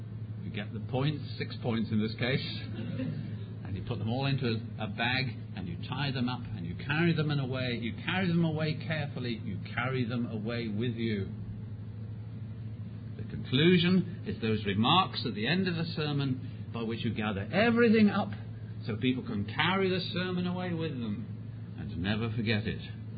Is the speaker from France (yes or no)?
no; Pakistan; born there; I was born in Pakistan, some of you know that, except it wasn't Pakistan then, but that's what I have to write in my passport. It was British India.